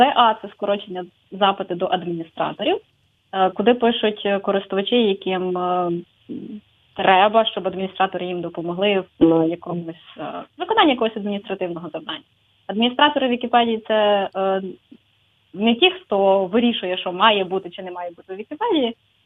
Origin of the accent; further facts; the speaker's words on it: Rivne, Rivne Oblast, Ukraine; я з Рівного.